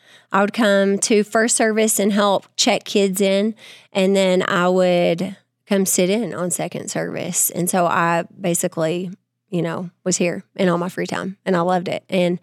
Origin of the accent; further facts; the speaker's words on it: Tennessee, United States; moved away as an adult; So I grew up in Tennessee and I moved here in 2018, was it?